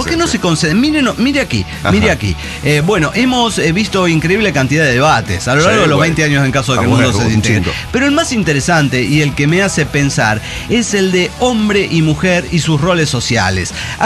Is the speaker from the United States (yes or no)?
yes; Dallas, Texas, United States; en realidad soy de cerca de Dallas, Texas